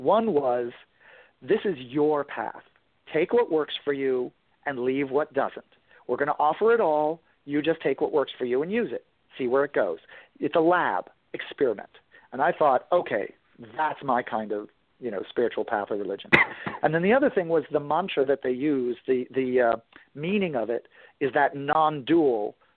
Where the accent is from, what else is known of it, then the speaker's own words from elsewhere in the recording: New England, United States; I grew up in New England as an atheist, a devout atheist.